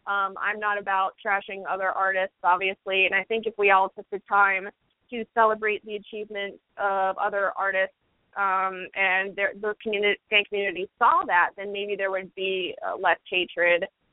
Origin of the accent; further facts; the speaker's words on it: New England, United States; I mean, it's really cool because I'm from New England, and the Patriots are playing for the Super Bowl.